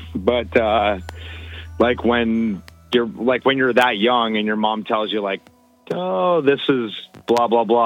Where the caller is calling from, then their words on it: Chatham, Ontario, Canada; calling from Chatham, Ontario.